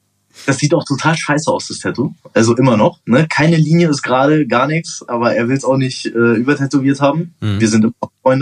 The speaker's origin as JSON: {"language": "German", "town": "Göttingen", "region": "Lower Saxony", "country": "Germany", "said": "Ich komme aus Göttingen."}